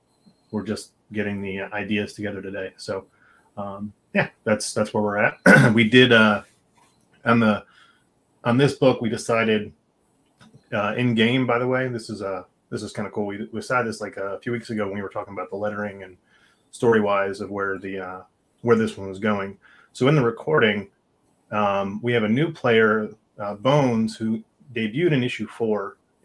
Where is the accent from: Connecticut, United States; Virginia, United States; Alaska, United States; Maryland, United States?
Connecticut, United States; I'm from Connecticut. I can go to New York and then crash at my old house in Connecticut